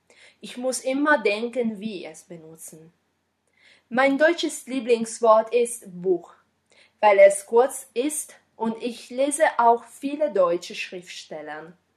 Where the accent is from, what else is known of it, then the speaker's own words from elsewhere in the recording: Piedmont, Italy; German is a second language; ich bin Italienerin und lebe in Piemonte, eine Region im Westen Italien.